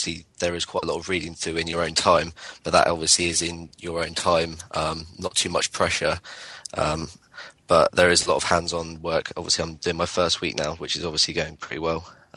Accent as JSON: {"language": "English", "town": "Bournemouth", "region": "South West England", "country": "United Kingdom", "said": "I'm doing the full scope electricians course and I'm from Bournemouth."}